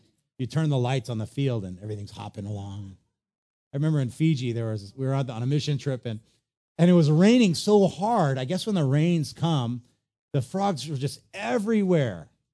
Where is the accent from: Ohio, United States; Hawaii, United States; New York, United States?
Hawaii, United States; as a kid growing up on the North Shore, we used to play with the frogs that had been squished by the tires driving down Kainui Road.